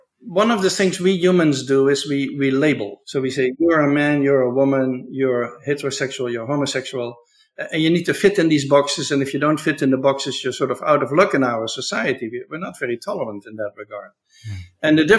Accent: Netherlands; I'm from the Netherlands, and debate about homosexuality I've never understood, because homosexual love was legal in the Netherlands for more than two centuries.

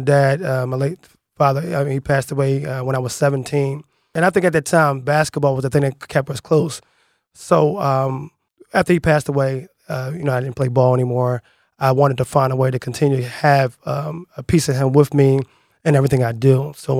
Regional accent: Philadelphia, Pennsylvania, United States; I grew up in the Aoni section of Philadelphia. I went to Morrison Elementary.

